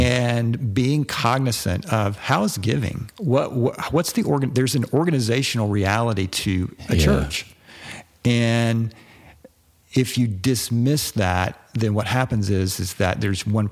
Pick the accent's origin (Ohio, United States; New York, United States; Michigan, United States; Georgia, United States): Georgia, United States; Atlanta; I love Coca-Cola because I'm from Atlanta